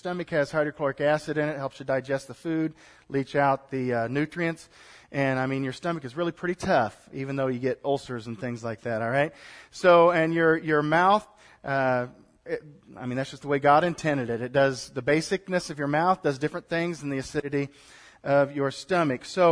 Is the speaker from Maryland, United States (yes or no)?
no; Stanberry, Missouri, United States; in my hometown, Stanberry, up in northwest Missouri, we got our drinking water from 250, 300 feet down.